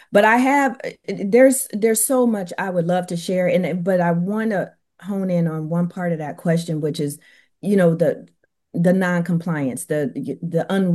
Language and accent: English; Canton, Ohio, United States; like mine is in my hometown of Canton, Ohio